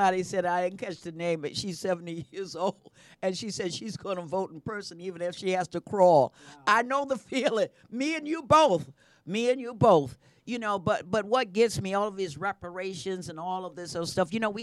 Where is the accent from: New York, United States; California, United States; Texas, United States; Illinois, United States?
New York, United States; I'm from New York. I can't help it.